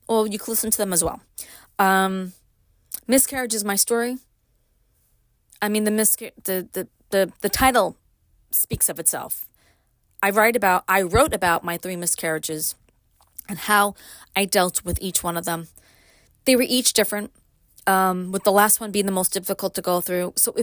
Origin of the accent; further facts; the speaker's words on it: Brooklyn, New York, United States; I grew up in Brooklyn. I moved to upstate.